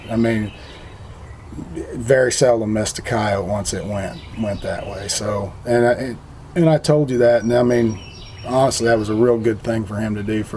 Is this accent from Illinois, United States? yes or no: yes; Illinois, United States; even though we're from Illinois anymore, not always really proud of that, but it's small farm, you know.